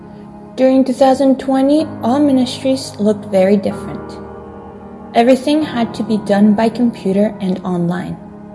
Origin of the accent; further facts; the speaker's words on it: Argentina; I am a missionary kid born and raised in Argentina.